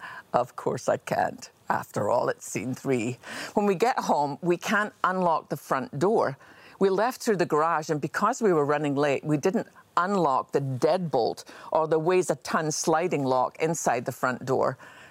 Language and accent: English; Scotland, United Kingdom; accent: Scottish; she was clearly intrigued by my Scottish accent as she introduced me as